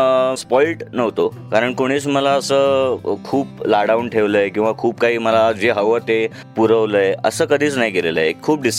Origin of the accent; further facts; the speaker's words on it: Mumbai, Maharashtra, India; also born or lived in Ahmedabad; जन्म झाला अहमदाबादला, कारण माझ्या आईच्या वडिलांची आजोबांची ट्रान्सफर त्यावेळेस अहमदाबाद, त्यामुळे कोइन्सिडेंटली माझा जन्म फक्त अहमदाबादला झाला, पण मी 3 दिवसातच मुंबईला परत आलो।